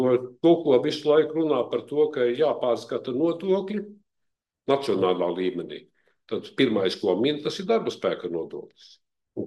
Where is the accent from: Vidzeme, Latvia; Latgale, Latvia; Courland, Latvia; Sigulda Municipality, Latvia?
Sigulda Municipality, Latvia; Sigulda; Un vispār kā Siguldietis, es saķeru galvu šausmās